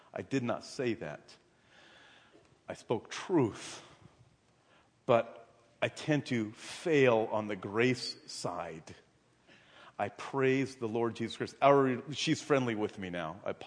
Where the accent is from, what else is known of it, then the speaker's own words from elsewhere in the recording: Brea, California, United States; when I was young, I was raised in Brea.